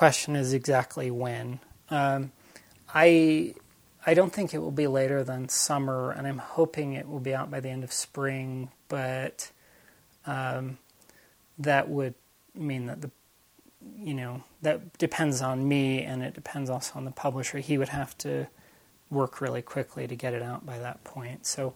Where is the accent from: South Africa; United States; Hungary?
United States; South Bend, Indiana; also born or lived in Baltimore, United States; We're originally from the East Coast. I was born in Baltimore. And my mom had been tracted out before I was born. We lived around the D.C. area for a while and Baltimore area. Then we moved to South Bend, Indiana.